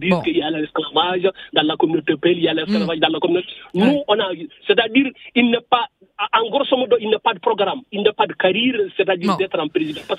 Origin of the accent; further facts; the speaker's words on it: Mauritania; dans ma communauté, je ne veux pas dire que tout est rose à Mauritanie